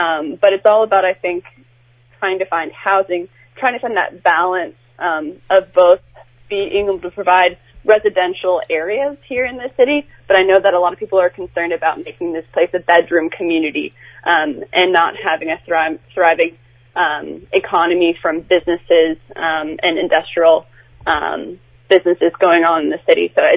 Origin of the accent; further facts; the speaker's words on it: Beverly, Massachusetts, United States; Oh, yeah. I mean, Beverly is my hometown. It's where I grew up.